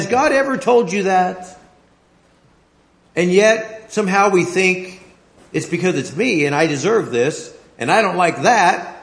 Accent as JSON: {"language": "English", "country": "United States", "said": "Well, I'm an American and I live in a different society"}